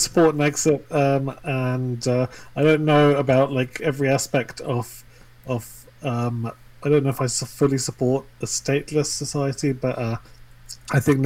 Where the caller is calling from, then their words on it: United Kingdom